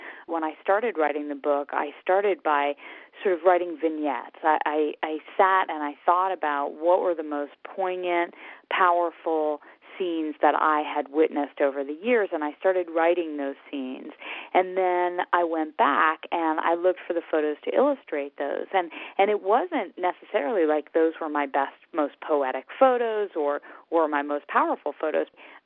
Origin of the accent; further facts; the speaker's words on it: United States; I mean, I am an American, and obviously what happened on September 11th, it hit home for all of us